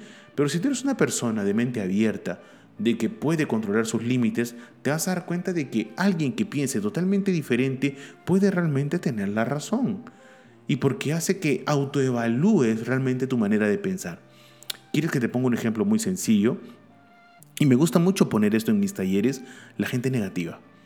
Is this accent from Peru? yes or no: yes; Peru; Pero hay dos cosas que nosotros como peruanos decimos.